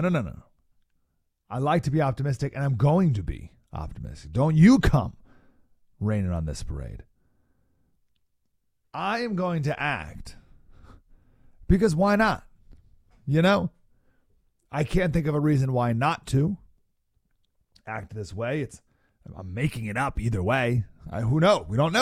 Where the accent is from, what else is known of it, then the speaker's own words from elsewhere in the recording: Syracuse, New York, United States; That's where I grew up. I consider my hometown Syracuse, New York. Cuse is in the house, all right?